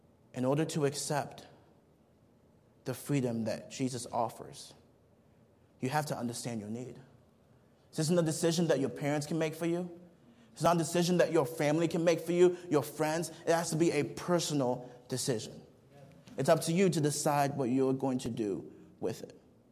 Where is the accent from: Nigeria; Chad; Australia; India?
Nigeria; I remember growing up in Nigeria